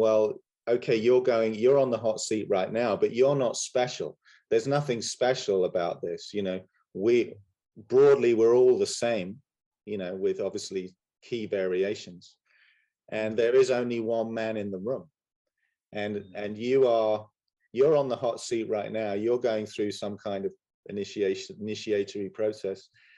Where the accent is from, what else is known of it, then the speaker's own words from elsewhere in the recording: England, United Kingdom; I mean, I can say, growing up in England